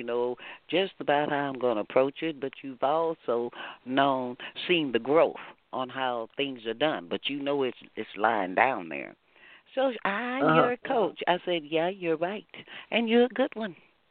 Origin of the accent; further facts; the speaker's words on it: Texas, United States; I'm a Texan.